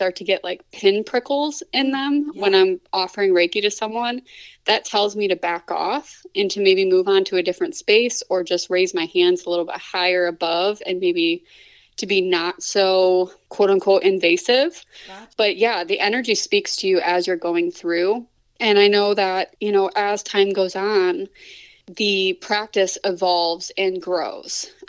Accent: Grand Rapids, Michigan, United States; So I'm from Grand Rapids, Michigan.

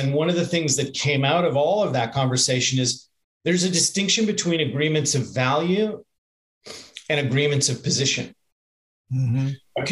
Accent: Canada; I'm Canadian, by the way

